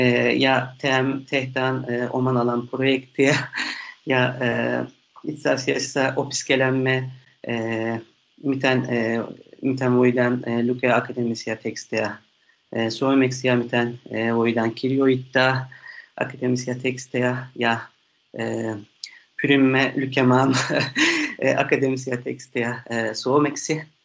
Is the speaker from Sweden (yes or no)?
no; Turkey; Finnish is a second language; moved away as an adult; now in Finland; ja mä oon kotoisin Turkista.